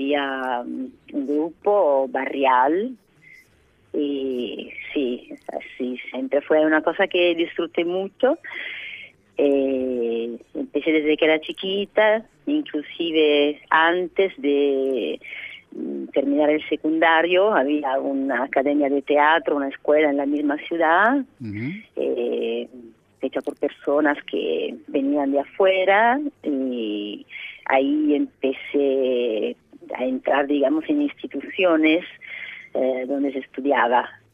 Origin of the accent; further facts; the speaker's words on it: Salerno, Campania, Italy; born there; Spanish is a second language; Nací en Salerno, que es una ciudad del centro-sur de Italia.